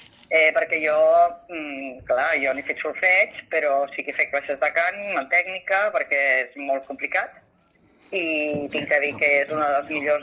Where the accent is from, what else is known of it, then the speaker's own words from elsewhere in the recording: Martorell, Catalonia, Spain; jo sóc de Martorell, que és el Baix Llobregat